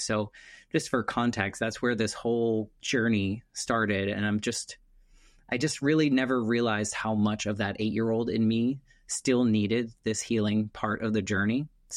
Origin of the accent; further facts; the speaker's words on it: New England, United States; born there; I was born in New England, so I understand what that's like up there.